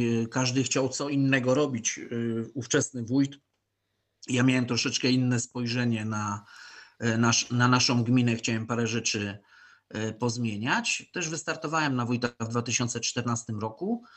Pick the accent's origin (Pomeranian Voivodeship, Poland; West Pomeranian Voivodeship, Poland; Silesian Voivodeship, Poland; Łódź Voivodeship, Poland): Silesian Voivodeship, Poland; Bytom; now in Koszęcin, Poland; ja przyszedłem z Bytomia, ja nie jestem rodowitym mieszkańcem Koszęcina, tylko od tak naprawdę na stałe od 92 roku mieszkam w Koszęcinie, a wcześniej to tak od 88-89.